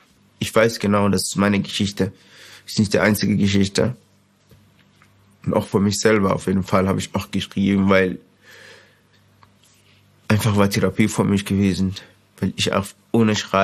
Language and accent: German; Sudan; now in Germany; Ich komme aus dem Sudan. Ich bin hier in Deutschland seit 6 Jahren.